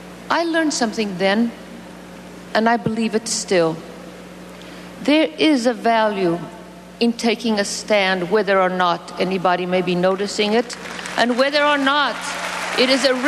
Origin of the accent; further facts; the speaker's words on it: Mozambique; I was not born in this country. And as you have seen, I grew up in East Africa, in Mozambique, in a land that was then under a dictatorship.